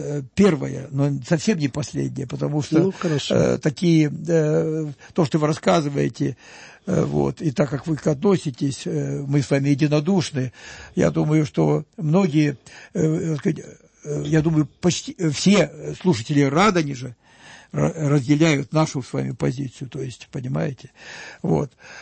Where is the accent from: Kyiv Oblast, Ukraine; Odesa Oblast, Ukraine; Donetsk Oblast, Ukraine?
Donetsk Oblast, Ukraine; Avdiivka; Я же не москвич, я говорю, сказать, родился на Украине. А откуда? Я говорю, я с Донбасса родом.